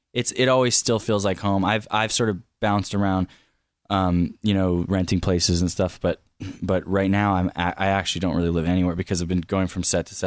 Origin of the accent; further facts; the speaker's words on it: New York City, New York, United States; New York City. So, yeah, downtown by Washington Square Park is where we grew up.